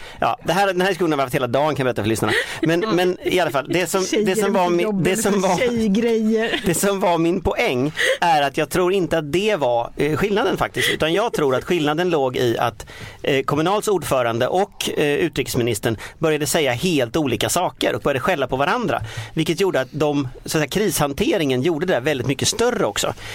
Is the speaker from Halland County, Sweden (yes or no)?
no; Gothenburg, Västra Götaland County, Sweden; accent: Gothenburg dialect; När jag är trött, då börjar jag prata göteborgska.